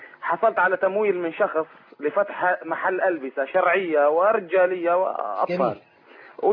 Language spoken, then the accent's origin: Arabic; Syria; من سوريا.